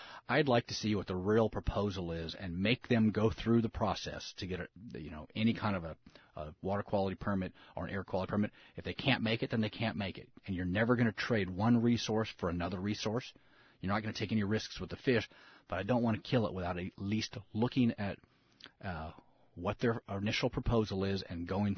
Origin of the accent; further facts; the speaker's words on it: King Salmon, Alaska, United States; When I was a kid growing up in King Salmon.